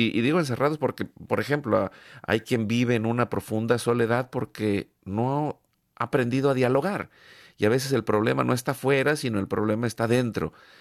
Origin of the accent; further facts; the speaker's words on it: Mexico; Yo que vengo de México